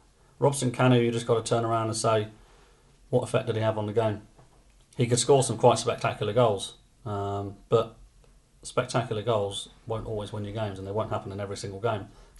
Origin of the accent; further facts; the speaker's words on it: Wales, United Kingdom; You're preaching to the converted, mate, because I am Welsh.